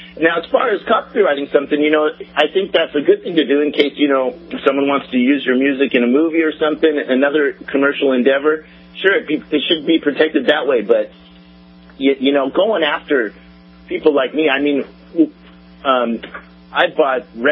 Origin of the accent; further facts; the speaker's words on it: California, United States; I was born in 1960, and I grew up in California, and I started playing guitar when I was 11